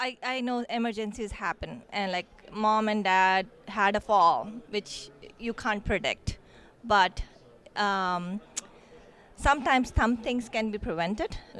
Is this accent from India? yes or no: yes; India; I grew up in India, where there's a lot of family support, neighbors, friends, family.